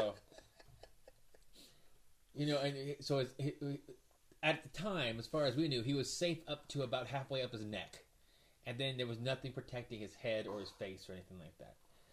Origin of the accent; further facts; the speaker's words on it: Las Vegas, Nevada, United States; because I'm from Las Vegas, we'd all go out to the strip